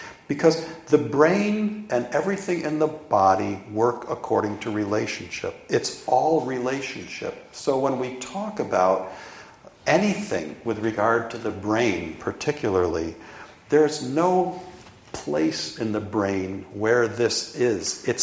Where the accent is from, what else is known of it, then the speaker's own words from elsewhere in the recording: East Coast, United States; now in Olympia, United States; And living in Olympia is tough. You know, I grew up on the East Coast, you know, where it was all in a Dutch community.